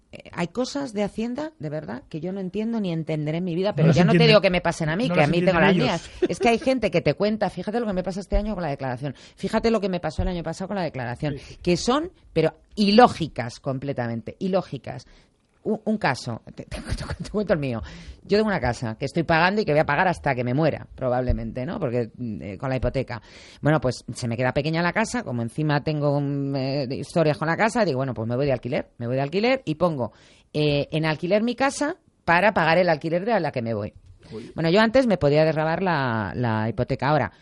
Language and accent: Spanish; Madrid, Community of Madrid, Spain; born there; yo nací en Madrid también, pero Madrid.